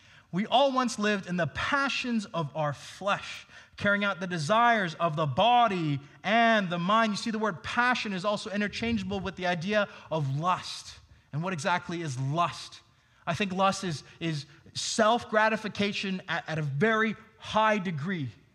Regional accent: Hong Kong; You see, I grew up in Hong Kong

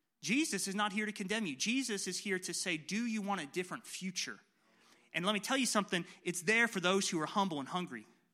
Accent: South of England, United Kingdom; I'm an English guy from the South.

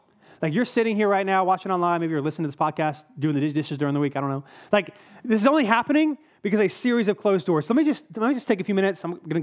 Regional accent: Raleigh, North Carolina, United States; I'm both from the Raleigh area.

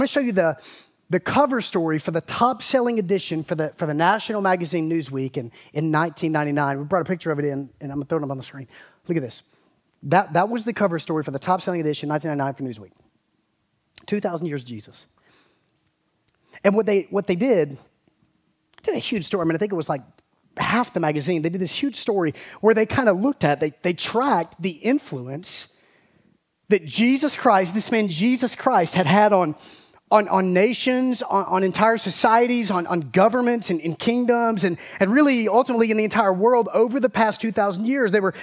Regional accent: Georgia, United States; I grew up in South Georgia. I had relatives who were prepping for this thing, man.

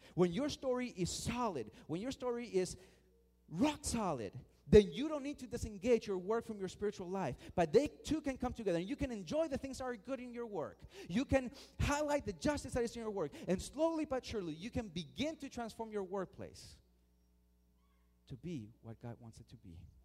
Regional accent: Argentina; I was raised and born in Argentina, a place of questionable morality, you could say.

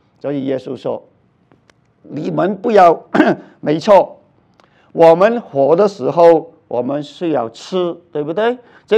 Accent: Guangdong, China; 我们广东人说就是中风血栓

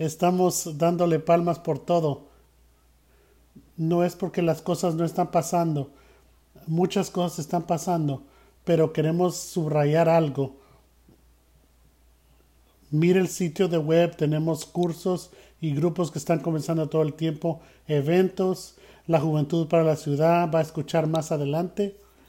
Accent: Nashville, Tennessee, United States; Yo vine de Nashville, Tennessee. Mi familia vive acá y estoy visitándolos a ellos.

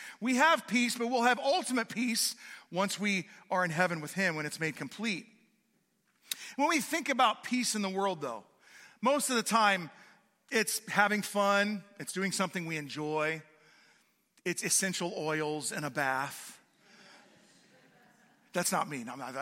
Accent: California, United States; But I'm from California. You can make fun of me all you want.

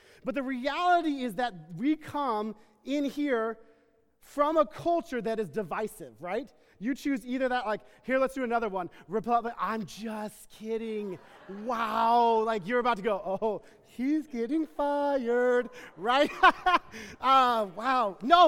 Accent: Texas, United States; I'm Texan, and so like we have summer and slightly less hot summer

